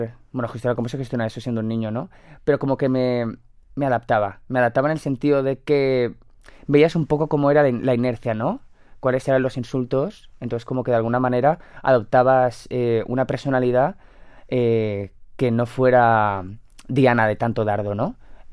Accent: Valencia, Valencian Community, Spain; now in Madrid, Spain; Mira, si me pones pelos de punta hablando de Valencia. Es que me he mudado hace muy poquito a Madrid.

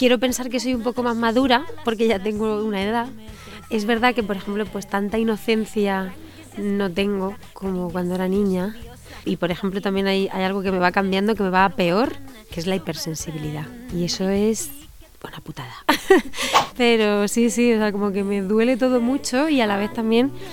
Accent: Albacete, Castilla-La Mancha, Spain; que soy una cantautora de Albacete

